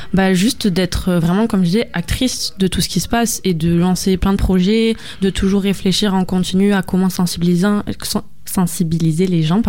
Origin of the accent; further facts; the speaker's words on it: Occitanie, France; now in Marseille, France; En vrai, je viens d'Aveyron, donc je viens pas de Marseille de base.